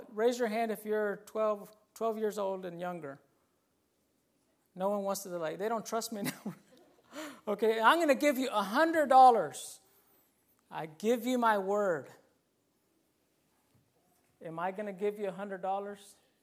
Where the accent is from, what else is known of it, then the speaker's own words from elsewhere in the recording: Mexico; Yo puedo decir eso porque soy mexicano